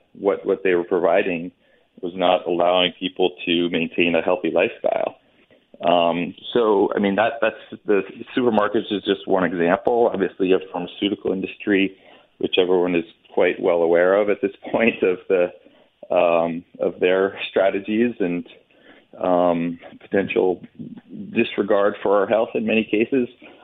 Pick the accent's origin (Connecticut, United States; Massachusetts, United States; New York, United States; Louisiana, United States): Connecticut, United States; Washington; I grew up in Litchfield County up in Connecticut, a small town, Washington, Connecticut.